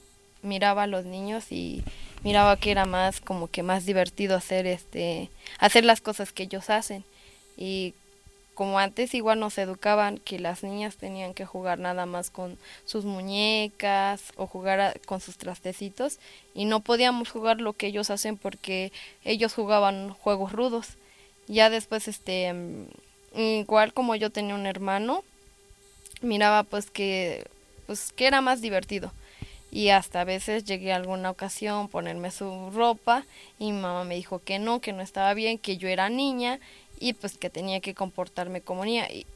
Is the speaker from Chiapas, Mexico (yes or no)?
yes; San Cristóbal de las Casas, Chiapas, Mexico; soy originaria de San Cristóbal de las Casas y estoy estudiando en la Universidad Intercultural de Chiapas en la carrera de comunicación.